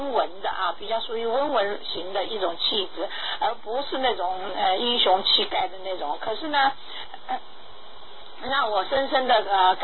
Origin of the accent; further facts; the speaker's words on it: South China, China; 那么这个的确是我们南方，我们中国人呢，比较爱好和平的原因